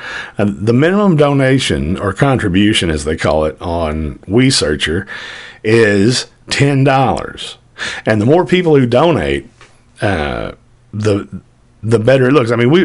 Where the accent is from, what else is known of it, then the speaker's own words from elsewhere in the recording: the South, United States; today's show is very Southern-based. Being a Southerner myself, I have always been proud of our history